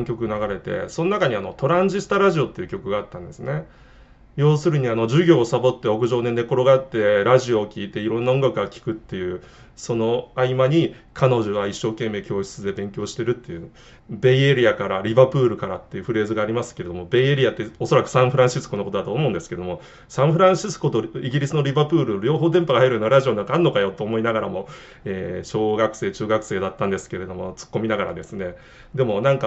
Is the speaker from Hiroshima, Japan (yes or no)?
yes; Hiroshima, Japan; 私の故郷は何度も言うように本当に山奥です。山奥すぎてですね、せっかく設立された広島 FM でさえ電波が届かなかったんですね。